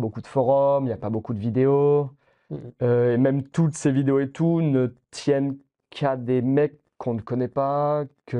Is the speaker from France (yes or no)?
yes; Bourges, Centre-Val de Loire, France; J'ai grandi à Bourges, ancienne capitale du Royaume de Gaule, il y a fort longtemps. Petite ville, voilà, du centre de la France. Et je suis parti vers mes 19 ans à Montpellier